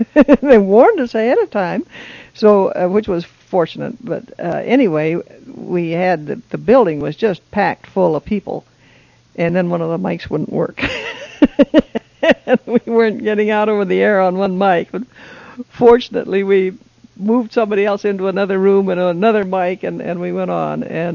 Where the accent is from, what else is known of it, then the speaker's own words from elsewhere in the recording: Chelan, Washington, United States; because I grew up in Chelan